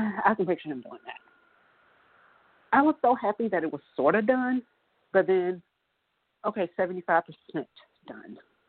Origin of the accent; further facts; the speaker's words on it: Georgia, United States; I'm from Georgia. I was born and raised in Georgia.